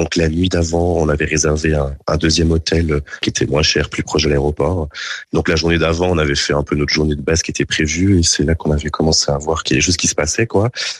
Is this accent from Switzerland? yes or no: yes; Switzerland; même si j'ai grandi en Suisse toute ma vie, j'ai un passeport français